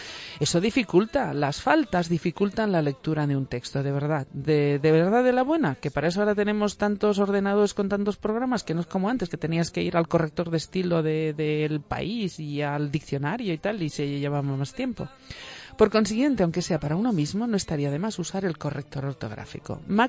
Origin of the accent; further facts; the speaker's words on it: Valencian Community, Spain; como valenciana que soy, a veces parezco gallega.